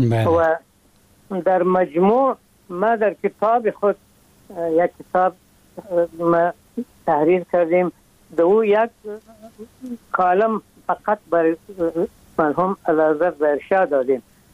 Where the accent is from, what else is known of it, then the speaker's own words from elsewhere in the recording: Afghanistan; moved away; ما از افغانستان آمدیم